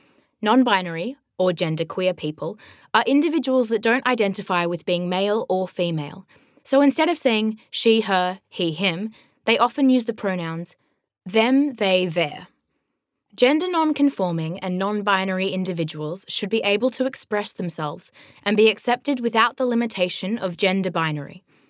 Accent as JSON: {"language": "English", "region": "New South Wales", "country": "Australia", "tie": "born or raised there", "said": "I grew up in the Hunter Valley in New South Wales, Australia"}